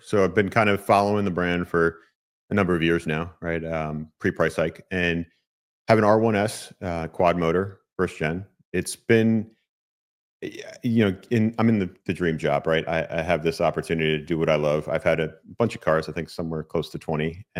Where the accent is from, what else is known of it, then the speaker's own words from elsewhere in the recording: New Jersey, United States; now in Charlotte, United States; Well, I'm a New Jersey native, and that'll probably come out in my accent at some point in this conversation. But I have been in Charlotte for a good while now.